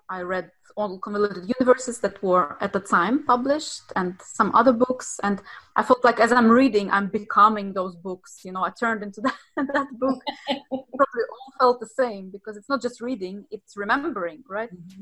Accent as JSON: {"language": "English", "country": "Russia", "said": "I was working in tourism back in Russia. I'm from Russia."}